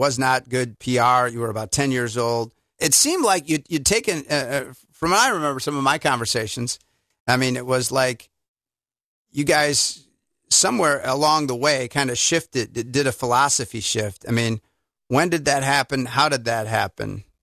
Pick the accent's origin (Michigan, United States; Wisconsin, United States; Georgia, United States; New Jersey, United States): Wisconsin, United States; Milwaukee; I'm from Milwaukee, and I knew the Milwaukee Rescue Mission, and I gave my testimony there back in the day